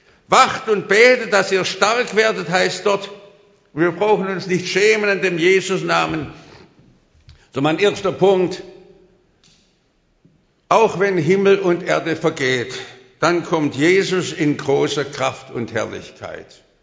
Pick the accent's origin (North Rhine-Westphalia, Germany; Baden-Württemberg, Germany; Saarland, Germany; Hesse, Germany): Baden-Württemberg, Germany; Stuttgart; Ich bin ja in Stuttgart aufgewachsen, in den Bombennächten.